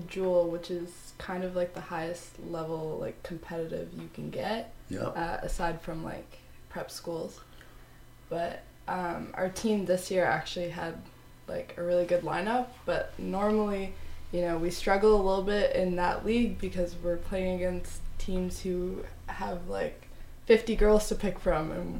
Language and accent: English; Kingston, Ontario, Canada; I grew up in Kingston, Ontario, and I don't really remember not playing basketball